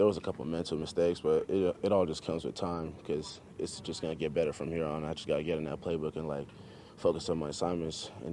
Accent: Nigeria; I'm Nigerian, so I love this weather, man.

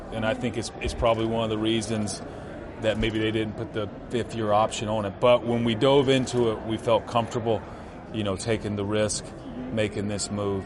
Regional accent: the South, United States; I'm from the South. My bad.

